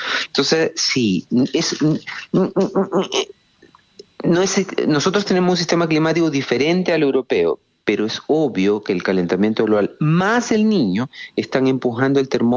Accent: Ecuador; yo lo sé, yo soy ecuatoriano

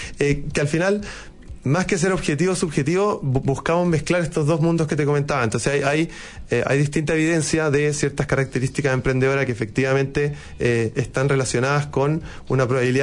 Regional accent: Chile; Pero como buen chileno, traten de no dejarlo para el final.

